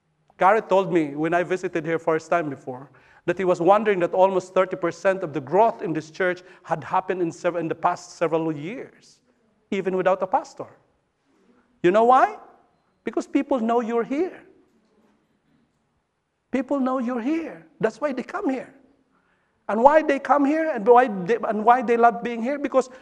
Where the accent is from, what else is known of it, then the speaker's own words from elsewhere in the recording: Philippines; now in United Kingdom; I think the difficulty I have as a Filipino who became British, and now I'm British but not Filipino. I don't have my passport yet.